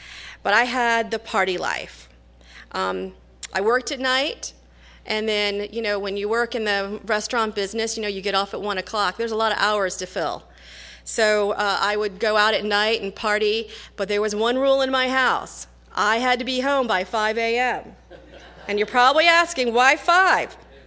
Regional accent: Virginia, United States; As most of you know, we are transplants. I'm from the East Coast. I grew up out in Virginia at the base of the Blue Ridge Mountains. I'm a country girl.

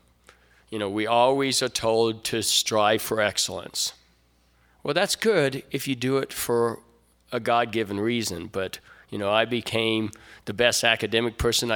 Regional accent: Camp Pendleton, California, United States; born there; I'm a military kid. I was born in Camp Pendleton. And for the first 15 years of my life, I lived in about 21 or 22 different locations. We were all over the place.

